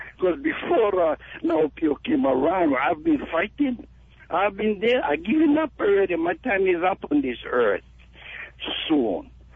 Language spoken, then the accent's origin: English; Kauai, Hawaii, United States; I come from Kauai. I represent the island.